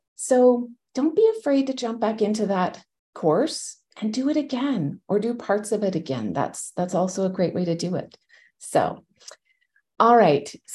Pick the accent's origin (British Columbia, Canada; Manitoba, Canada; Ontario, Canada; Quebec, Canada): Ontario, Canada; I am Canadian from north of Toronto and heading back to New York.